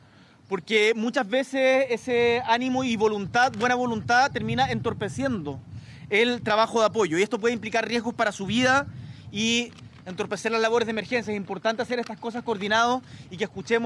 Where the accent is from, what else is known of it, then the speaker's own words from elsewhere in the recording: Chile; Acá somos todos chilenos y eso es lo que vale.